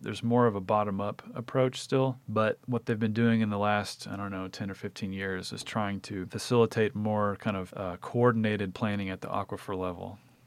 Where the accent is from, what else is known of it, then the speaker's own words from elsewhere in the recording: Dallas, Texas, United States; I grew up in Dallas, which is a classic sprawling out giant megalopolis.